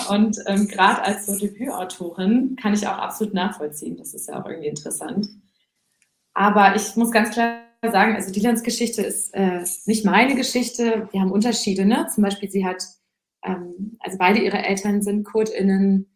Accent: Husum, Schleswig-Holstein, Germany; also born or lived in Hamburg; ich bin in Husum aufgewachsen, aber die ersten 3 Jahre auch in Hamburg. Also das will ich mir nicht nehmen lassen. Also im Grunde eigentlich eine Hamburgerin.

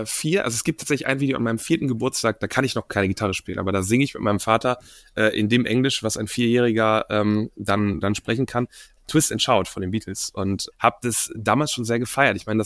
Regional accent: Wuppertal, North Rhine-Westphalia, Germany; born there; der Cousin von meinem Vater, der in Wuppertal wohnt, wo ich geboren bin

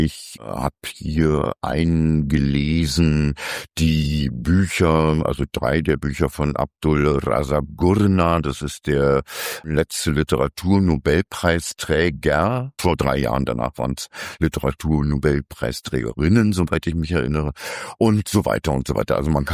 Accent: East Germany, Germany; Ich bin Ossi

